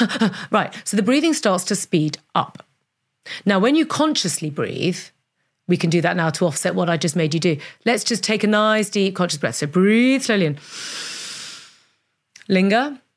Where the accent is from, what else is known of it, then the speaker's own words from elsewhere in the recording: London, United Kingdom; I grew up in London.